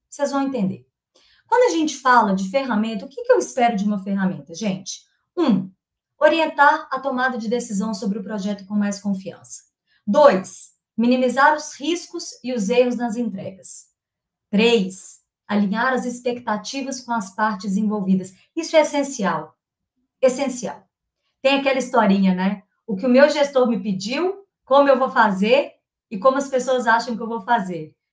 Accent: Minas Gerais, Brazil; como boa mineira.

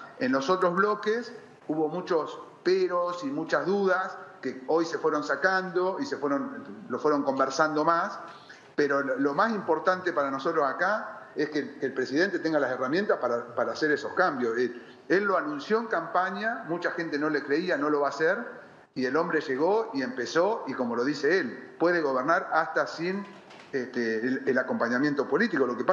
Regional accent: La Pampa, Argentina; yo te voy a hablar de la provincia de La Pampa, que es de donde soy yo.

